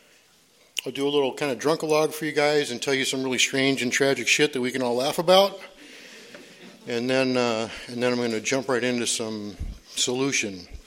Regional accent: Minnesota, United States; born there; I was a little kid. I was born in Minnesota

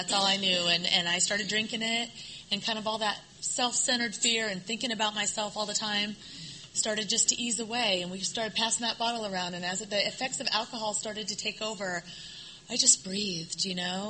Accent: Iowa, United States; I was born and raised in Iowa. I'm the oldest of three children.

